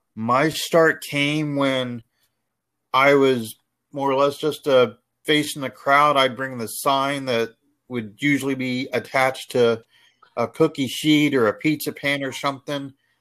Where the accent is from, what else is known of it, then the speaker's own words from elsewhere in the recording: Indiana, United States; moved away as an adult; now in Seattle, United States; I was born in Indiana, grew up there. When I got married, my wife was living up here in Seattle, so we based in Seattle for a while, and then we moved back to Indiana for about a year and a half or so